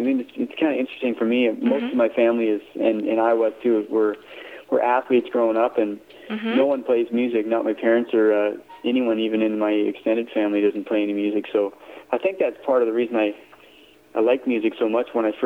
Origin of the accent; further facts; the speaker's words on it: Fort McMurray, Alberta, Canada; now in Calgary, Canada; I was born and raised in Alberta.